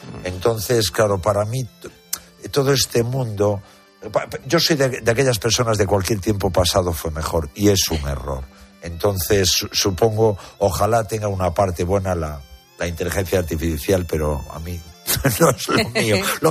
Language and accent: Spanish; Santiago de Compostela, Galicia, Spain; yo recuerdo la pandemia de heroína que había en mi pueblo, en Santiago de Compostela